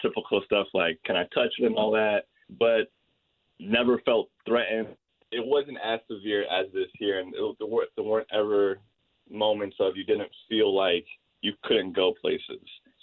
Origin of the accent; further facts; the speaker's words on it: Stamford, Connecticut, United States; I grew up in Stamford. It's a pretty diverse area compared to what most people perceive Connecticut to be.